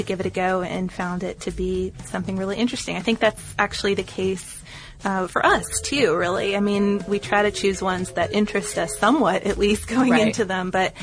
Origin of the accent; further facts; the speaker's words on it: Ireland; Where I grew up in Ireland, one of the main crops was sugar beet. In Carlottown, there was a big sugar factory that only closed down a few years ago